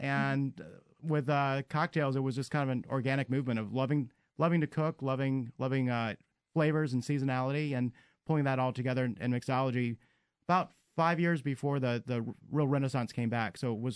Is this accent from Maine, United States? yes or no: no; Wisconsin, United States; Well, I grew up in Wisconsin, and my first word was actually beer.